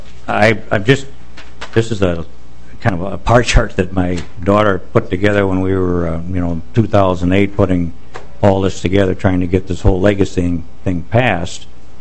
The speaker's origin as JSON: {"language": "English", "town": "New Prague", "region": "Minnesota", "country": "United States", "said": "I'm from New Prague, Minnesota."}